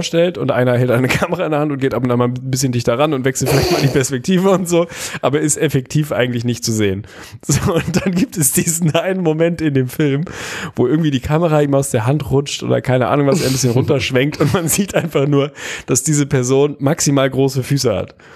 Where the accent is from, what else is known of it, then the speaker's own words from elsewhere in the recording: Lüneburg, Lower Saxony, Germany; ich bin in Lüneburg groß geworden, ich kenne fast jeden Menschen, der in meinem Alter war, da auf irgendeine Art und Weise.